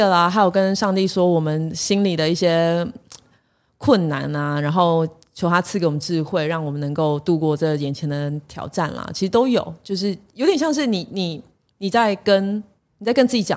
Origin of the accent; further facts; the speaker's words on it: Kaohsiung, Taiwan; 我高雄人。